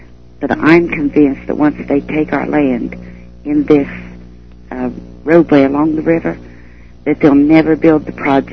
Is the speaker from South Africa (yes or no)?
no; United States; I'm not an outsider. I'm an American. I'm one of those 50 stars.